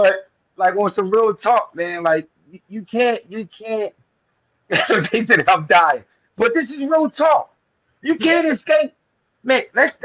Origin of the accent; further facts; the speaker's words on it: Canada; To all my followers, you got to understand that I'm from Canada.